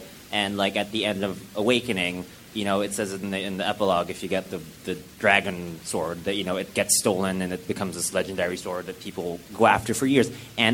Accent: Canada; Just because I'm from Canada

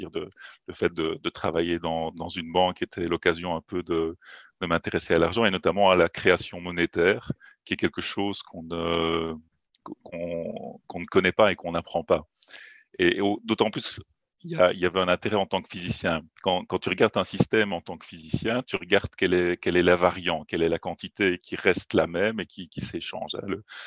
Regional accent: Belgium; Je viens effectivement de Belgique.

